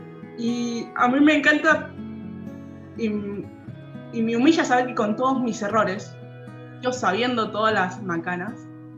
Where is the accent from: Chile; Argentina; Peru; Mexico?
Argentina; soy de Argentina.